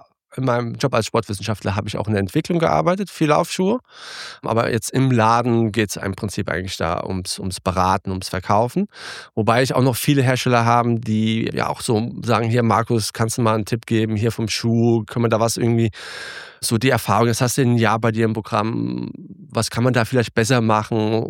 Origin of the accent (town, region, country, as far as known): Germany; born or raised there; also born or lived in Sweden